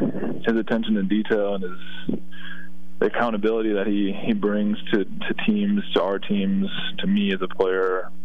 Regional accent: Minnesota, United States; to me, kid growing up in Minnesota, I didn't even know if I would ever play, you know, Division I basketball.

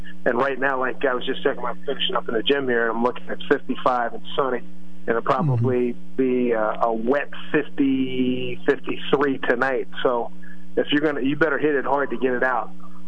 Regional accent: Philadelphia, Pennsylvania, United States; I said, "Dude, I'm from Philly.

